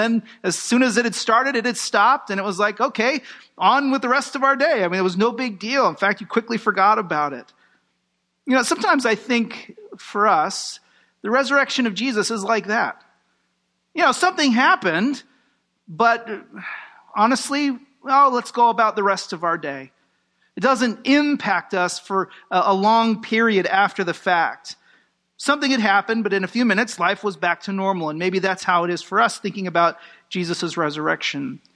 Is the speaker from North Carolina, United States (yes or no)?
no; California, United States; You know, growing up in California, I'll never forget my first earthquake.